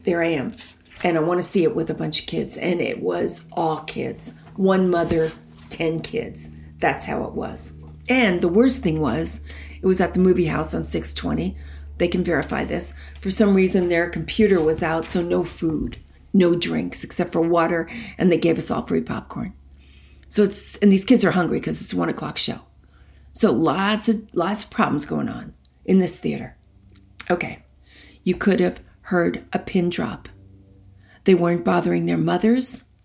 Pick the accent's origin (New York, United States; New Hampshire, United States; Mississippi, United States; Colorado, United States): New York, United States; I'm from New York. I can't say anything correctly.